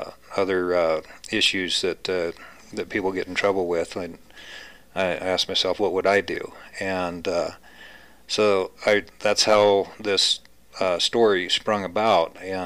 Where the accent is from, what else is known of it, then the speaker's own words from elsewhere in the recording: Big Piney, Wyoming, United States; I love this area of Wyoming.